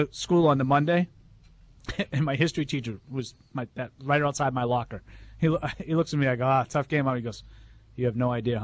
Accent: Everett, Massachusetts, United States; Yes, I'm from Everett, so I know.

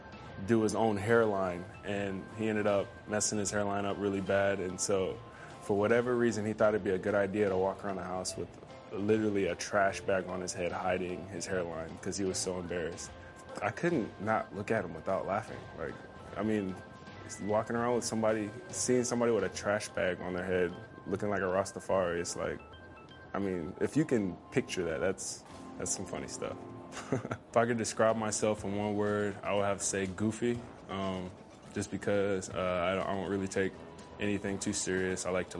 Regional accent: Hutchinson, Kansas, United States; I play defensive end for the New England Patriots. I'm from Hutchinson, Kansas.

